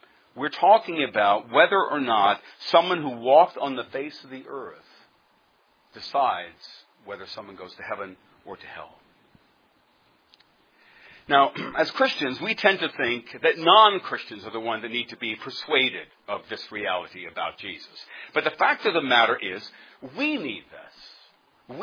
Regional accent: Webster, Massachusetts, United States; I'm from Webster, Massachusetts.

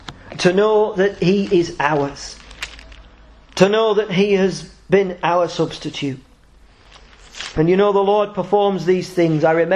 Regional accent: Yorkshire and the Humber, United Kingdom; moved away; I came from Yorkshire here to unite with you here because I hold dear the same truths.

